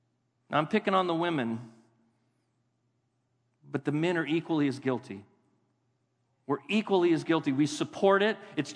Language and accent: English; California, United States; I'm an American. I live in democracy. I'm a Californian, and I have rights.